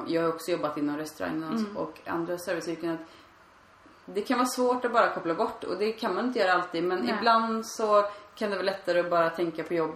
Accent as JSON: {"language": "Swedish", "country": "Sweden", "said": "Som svensk blir man ju såhär"}